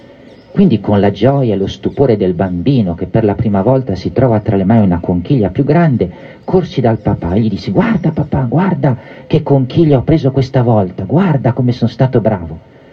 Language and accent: Italian; Genoa, Liguria, Italy; Come sapete, le mie origini sono genovesi e Genova è una città di mare